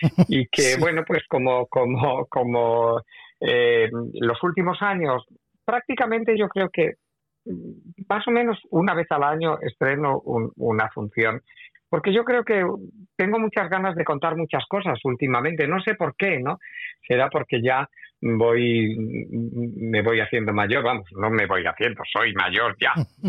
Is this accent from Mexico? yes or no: no; Spain; yo soy un niño de la España franquista